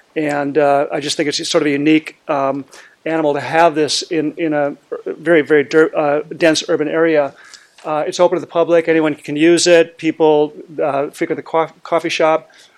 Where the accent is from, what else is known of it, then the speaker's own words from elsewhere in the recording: St. Paul, Minnesota, United States; And my roots are extend back to St. Paul. I grew up in St. Paul, attended high school at Highland Park, and have spent the first 18 years of my life in the city